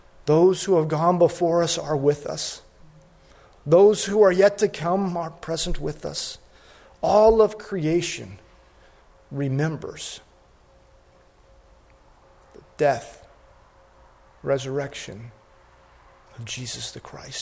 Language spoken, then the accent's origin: English; Midwest, United States; in the practice I had growing up in the Midwest, we had some of the saints of the church tell the same stories over and over and over again